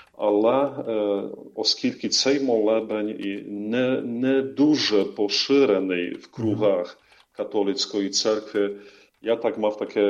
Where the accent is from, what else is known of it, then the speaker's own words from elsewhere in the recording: Kielce, Świętokrzyskie Voivodeship, Poland; now in Starokostiantyniv, Ukraine; зараз я знаходжусь в Польщі, в моєму рідному місті Кєльце.